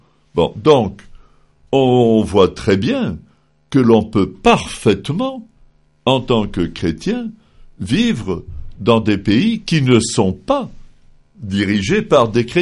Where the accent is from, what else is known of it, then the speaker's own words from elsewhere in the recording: Lebanon; moi je suis franco-libanais, j'ai les deux nationalités. Chez nous, au Liban, nous sommes habitués, les chrétiens et les musulmans, à vivre ensemble.